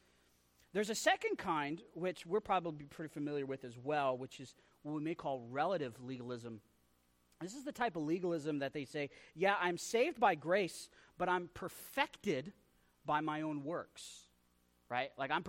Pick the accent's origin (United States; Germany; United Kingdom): United States; Texas; also born or lived in Wyoming / Pennsylvania / Idaho; well, I was born in Wyoming, but then my dad took a church back in Pennsylvania, and I lived in Pennsylvania where my mom's family is. But then I grew up in Texas, but I moved back to Wyoming